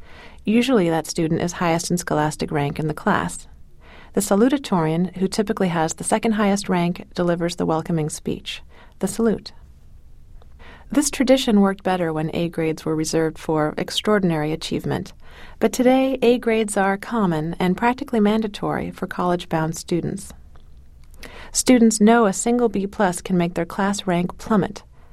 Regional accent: Portland, United States; In my hometown of Portland, the public high schools averaged 7.3 valedictorians per graduating class.

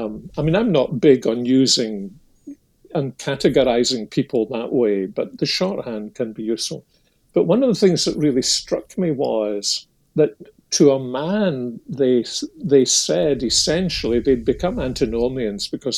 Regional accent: Scotland, United Kingdom; when I was a youngster growing up in Protestant Scotland

